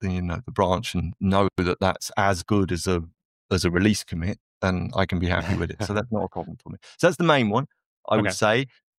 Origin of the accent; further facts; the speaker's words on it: Palafrugell, Catalonia, Spain; Palafrugell, which is my hometown, which is on the Mediterranean coast in northeastern Spain.